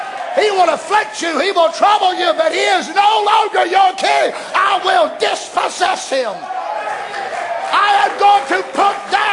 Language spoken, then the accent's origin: English; United States; born there; I was born in Wayne County. So I don't preach like a man with Sussex.